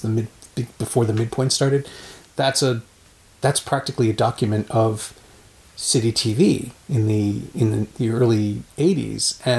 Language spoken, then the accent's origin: English; Toronto, Ontario, Canada; I grew up in Downsview, and I always thought it was around there somewhere.